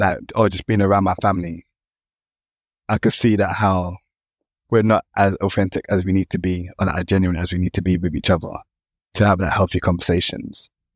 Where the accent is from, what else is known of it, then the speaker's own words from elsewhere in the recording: London, United Kingdom; So I would say growing up in London, looking back, was pretty terrifying